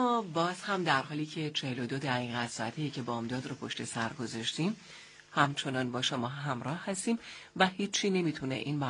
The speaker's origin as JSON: {"language": "Persian", "town": "Zahedan", "region": "Sistan and Baluchestan", "country": "Iran", "tie": "born or raised there", "said": "بله، ما خراسان جنوبی هستیم اصالتاً، ولی من متولد و بزرگ شده زاهدانم"}